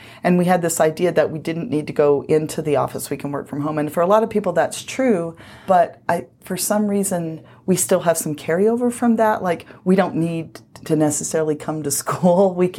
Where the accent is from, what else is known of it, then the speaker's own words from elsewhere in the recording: Arkansas, United States; moved away; I'm from South Arkansas, actually. I grew up there and came out originally to go to BYU.